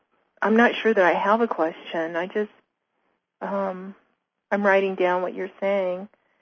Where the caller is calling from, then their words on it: Tucson, Arizona, United States; from Tucson.